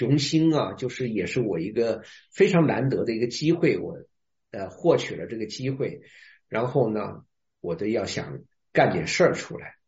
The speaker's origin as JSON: {"language": "Chinese", "region": "Hunan", "country": "China", "tie": "born or raised there", "also_born_or_lived": "Shenzhen", "moved": "as an adult", "lives_now": "Seattle, United States", "said": "最早的时候我出生的地呢是湖南省啊，我在湖南出生的，在湖南待了28年以后呢，1991年二月啊，我到了深圳，那一年呢我28岁"}